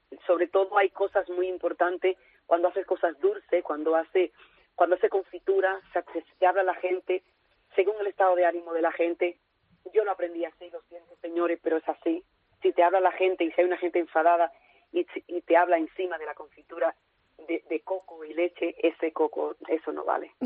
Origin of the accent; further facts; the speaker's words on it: Jarabacoa, La Vega, Dominican Republic; una infancia súper bonita en una tierra de muy verde, montaña, Jarabacoa, la República Dominicana, que es mi país de origen.